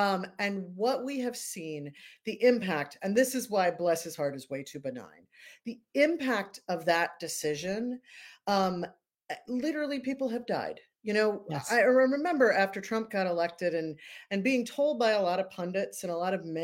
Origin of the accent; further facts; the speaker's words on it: North Carolina, United States; Yeah, I, I come from North Carolina, and we would normally say bless his heart